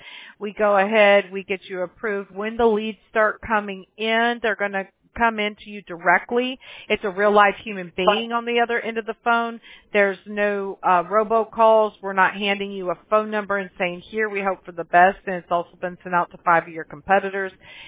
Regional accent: Mobile, Alabama, United States; born there; I was born in Mobile, Alabama, and all my family's from the South, so I understand. We got some woods back there, you know.

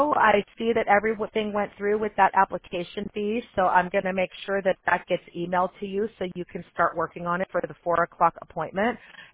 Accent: Chicago, Illinois, United States; accent: California; I'm originally from Chicago, and I don't really know what the Chicago accent is, but people will say, I don't hear that you have it.

